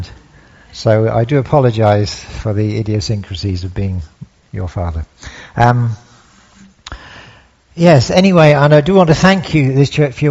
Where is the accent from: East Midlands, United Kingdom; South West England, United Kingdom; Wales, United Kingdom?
South West England, United Kingdom; I come from Somerset. You know, in Somerset, really, the main thing we do is drink cider and chew straw.